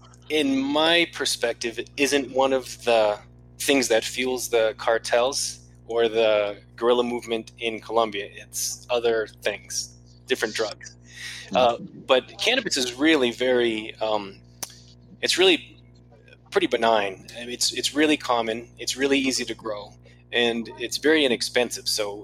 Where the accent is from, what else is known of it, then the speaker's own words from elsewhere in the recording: Maine, United States; I saw the … in my home state of Maine